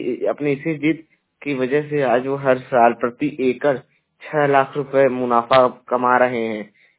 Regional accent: Jaunpur, Uttar Pradesh, India; और मैं उत्तर प्रदेश के जौनपुर जिले का निवासी हूं

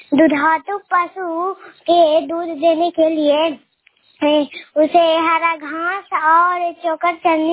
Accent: Kalempur, Bihar, India; मैं नालंदा जिला के निवासी हूँ। मेरा प्रखंड है गोरायपुर। मेरा पंचायत है गोरायपुर। मेरा गांव हुआ कलेमपुर।

